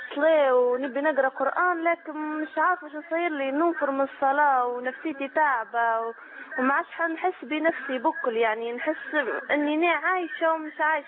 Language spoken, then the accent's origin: Arabic; Libya; من ليبيا.